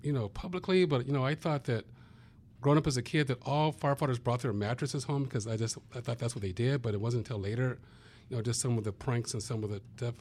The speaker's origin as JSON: {"language": "English", "town": "San Diego", "region": "California", "country": "United States", "tie": "born or raised there", "said": "I grew up in San Diego, but San Diego did have the nickname the Mississippi of the West Coast"}